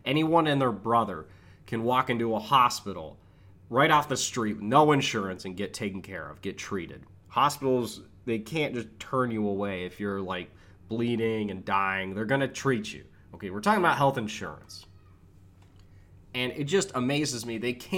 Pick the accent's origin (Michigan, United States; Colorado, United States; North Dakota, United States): Michigan, United States; For example, in my home state of Michigan, you need a license simply to have a business.